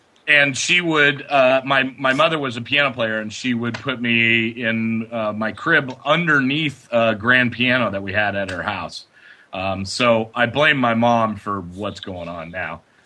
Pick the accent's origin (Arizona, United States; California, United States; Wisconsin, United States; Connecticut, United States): California, United States; Los Angeles; Started playing in bands around Los Angeles, and I grew up in near Los Angeles